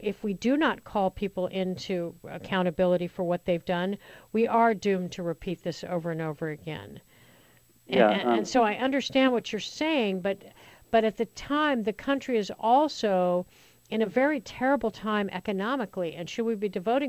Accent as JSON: {"language": "English", "region": "Colorado", "country": "United States", "tie": "born or raised there", "said": "I grew up in Colorado, so I know whereof I speak, of Colorado spring snows."}